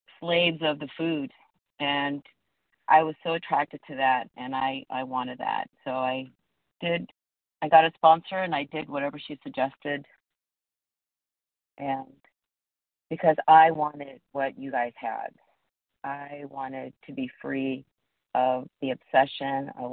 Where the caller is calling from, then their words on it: California, United States; California.